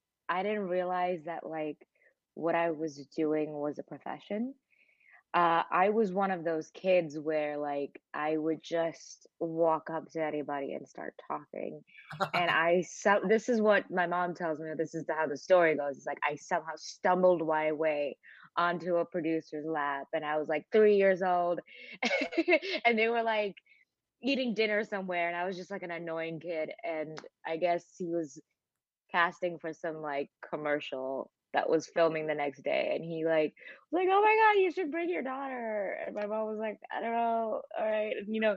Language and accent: English; Bangkok, Thailand; also born or lived in Mumbai, India / Chicago, United States; now in United States; I was born in Thailand, and then raised between Mumbai and Bangkok.